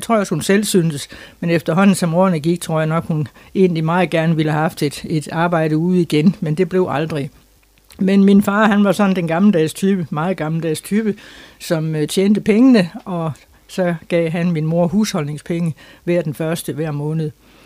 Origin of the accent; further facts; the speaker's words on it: Skive, Central Denmark Region, Denmark; moved away as an adult; jeg føler mig faktisk næsten som vendelbo, for jeg har boet her siden 1970, og det er jo mange år. Men jeg er født i Skive i 1943, den 10. oktober, helt nøjagtigt.